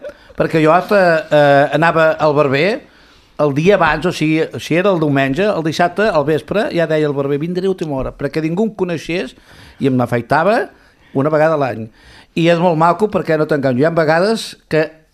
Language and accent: Catalan; Sant Pol de Mar, Catalonia, Spain; Jo sóc de Sant Pol, celebrem la festa major de Sant Pol.